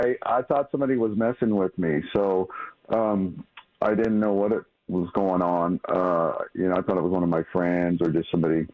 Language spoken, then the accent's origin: English; California, United States; also born or lived in Los Angeles / Nashville; I grew up in California and, then was in L.A. for years in Nashville and then back here, you know, but I grew up in California.